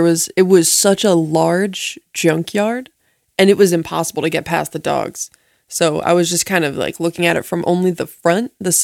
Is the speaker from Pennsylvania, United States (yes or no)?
yes; Philadelphia, Pennsylvania, United States; I mean, okay, I'm from Philly. It's possible, but I doubt it.